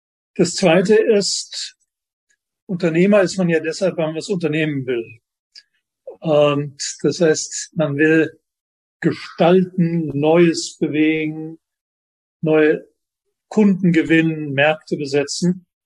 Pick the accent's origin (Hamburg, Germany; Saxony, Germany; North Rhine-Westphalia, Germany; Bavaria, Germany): North Rhine-Westphalia, Germany; Cologne; wenn ich als Kölner zurzeit nach Bochum telefoniere